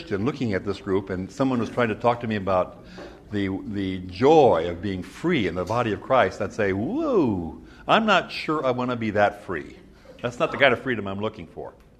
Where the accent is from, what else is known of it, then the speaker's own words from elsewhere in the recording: South Dakota, United States; the little Lutheran church that was next to the community where I grew up back in South Dakota.